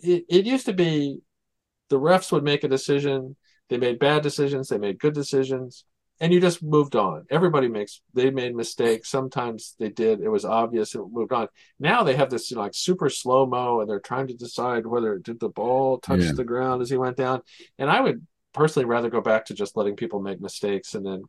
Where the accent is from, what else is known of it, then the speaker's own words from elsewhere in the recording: Kansas City, Missouri, United States; born there; My best friend. We were born on the same day in Kansas City.